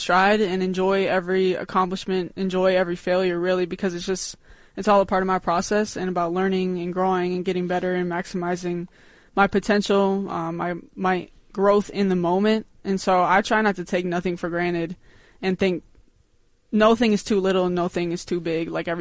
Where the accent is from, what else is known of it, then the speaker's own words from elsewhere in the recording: Minnesota, United States; I grew up in Minnesota, went to college in Connecticut